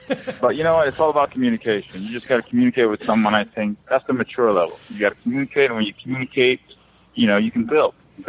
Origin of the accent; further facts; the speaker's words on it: Jamaica; It's like Jamaicans, you know. I'm Jamaican.